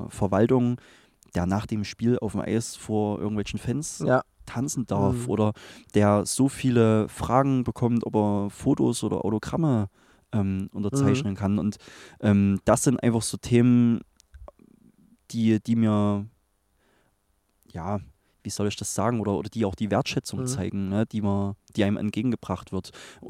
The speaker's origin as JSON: {"language": "German", "town": "Crimmitschau", "region": "Saxony", "country": "Germany", "tie": "born or raised there", "said": "ich bin hier in Krimmelschau aufgewachsen, habe natürlich hier meine Familie, meine Freunde"}